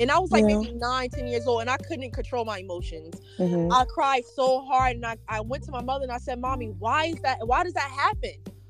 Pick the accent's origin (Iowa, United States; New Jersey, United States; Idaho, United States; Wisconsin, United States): New Jersey, United States; East Orange; I want to open up my own school in my town, my hometown, which is East Orange, New Jersey